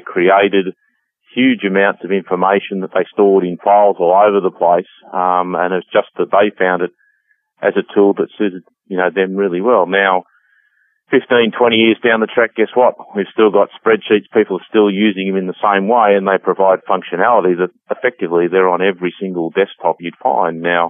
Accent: Australia; accent: Australian; Yes, good morning. I hope you can all understand my accent from this side of the world.

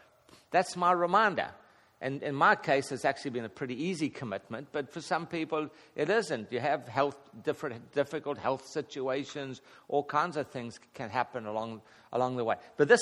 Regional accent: South Africa; now in United States; Well, you know, I grew up in South Africa where men didn't wear rings.

